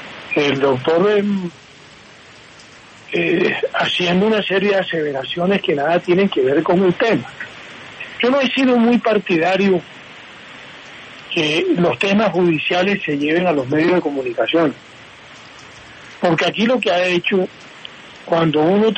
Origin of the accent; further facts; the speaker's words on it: Cesar, Colombia; porque es que yo soy del César